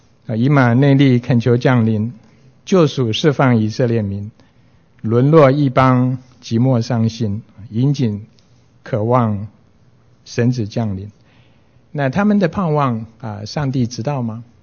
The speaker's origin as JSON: {"language": "Chinese", "country": "China", "said": "事实上他们比我们中国人更加的不幸。我们尽管是改朝换代，总是还在我们自己的国土上面"}